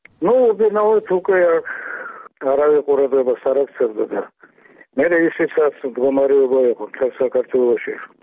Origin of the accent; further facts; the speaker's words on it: Tbilisi, Georgia; born there; მაგრამ მე ხომ თბილისში დავიბადე, გასო.